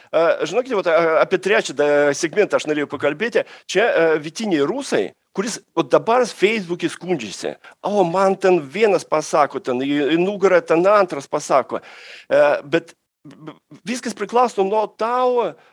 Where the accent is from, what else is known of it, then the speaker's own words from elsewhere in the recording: Russia; Čia mūsų tragedija, čia rusų tautos tragedija.